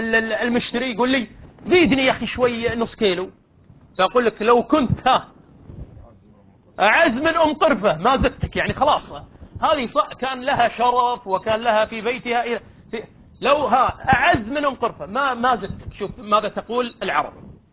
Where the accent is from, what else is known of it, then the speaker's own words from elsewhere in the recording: Kuwait; مو يقولون عندنا بالكويت زوارة